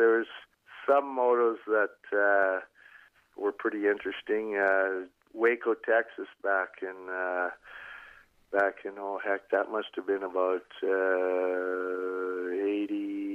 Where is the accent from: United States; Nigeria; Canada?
Canada; I was foreigner for sure. I never changed from being a Canadian. I'm proud to be a Canadian.